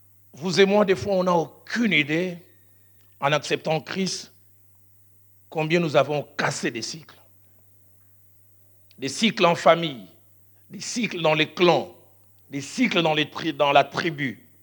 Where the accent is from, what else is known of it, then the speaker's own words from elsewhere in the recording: Kinshasa, DR Congo; Je les voyais venir chez nous à Bandal.